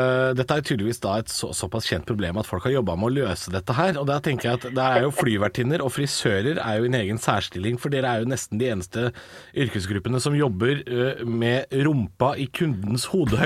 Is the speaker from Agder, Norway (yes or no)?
no; Drammen, Buskerud, Norway; for da skal vi hjem til min hjemby. Vi skal til Drammen